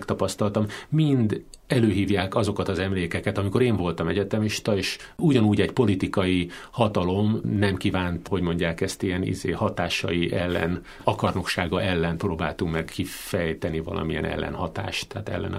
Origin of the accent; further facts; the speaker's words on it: Fejér, Hungary; egy távoli városba kerültem el otthonról, én Székesfehérvár mellett nőttem föl